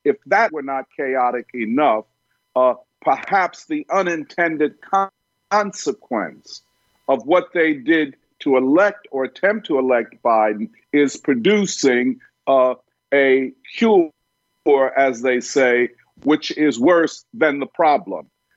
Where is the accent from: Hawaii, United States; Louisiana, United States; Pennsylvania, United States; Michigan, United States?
Pennsylvania, United States; Philadelphia; I'm from Philadelphia in this hotbed now of mail-in ballots